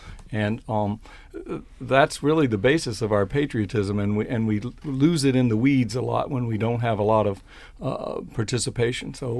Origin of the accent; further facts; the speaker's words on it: the South, United States; When I grew up in the South, there were no Republicans.